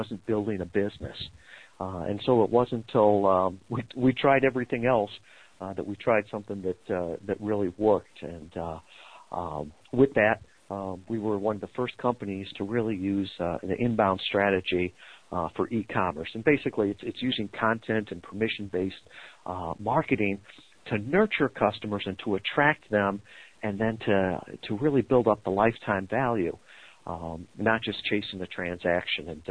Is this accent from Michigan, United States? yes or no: yes; Kalamazoo, Michigan, United States; Sure. I am from Kalamazoo, Michigan. Yes, it really exists.